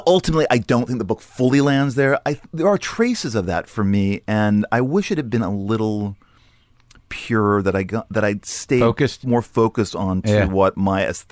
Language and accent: English; Los Angeles, California, United States; I grew up in Sherman Oaks. We were middle class.